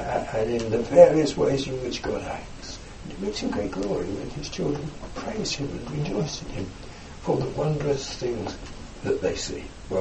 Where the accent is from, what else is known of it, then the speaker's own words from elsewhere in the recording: London, United Kingdom; I was brought up in London, a very mechanical place, near railway lines.